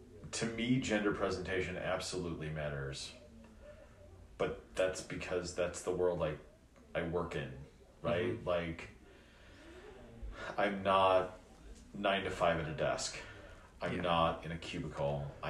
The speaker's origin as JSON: {"language": "English", "region": "Illinois", "country": "United States", "tie": "born or raised there", "moved": "as an adult", "said": "Growing up in Illinois, the expectation was that teachers who identified as male were going to wear a shirt and tie"}